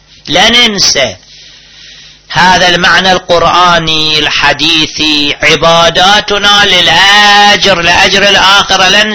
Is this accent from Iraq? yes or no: yes; Najaf, Najaf Governorate, Iraq; مو مثلنا اللي من أول كنا في النجف،